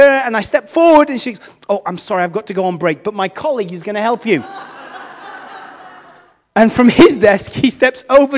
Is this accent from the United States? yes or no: no; United Kingdom; My answer was, as every British person would be, yes, of course, that'll be no problem at all.